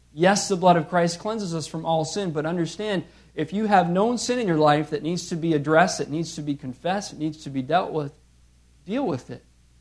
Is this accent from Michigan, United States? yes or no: yes; Michigan, United States; Okay, where I grew up in Michigan, there are hills, but the ski slope that was closest to us was actually a landfill.